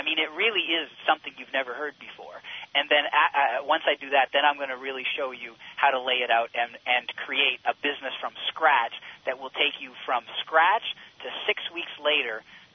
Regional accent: Canada; I'm just a guy. I'm just a Canadian, and I struggle just like everybody else.

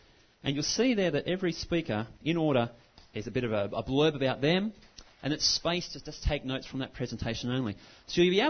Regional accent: Manchester, North West England, United Kingdom; Now, you can obviously, from my accent, you know that I'm not from around here. I'm from Manchester.

